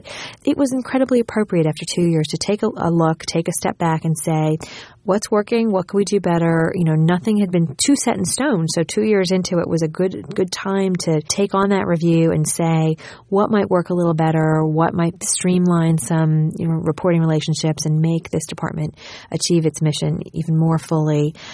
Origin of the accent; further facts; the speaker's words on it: New York, United States; that really has shaped my career as a New Yorker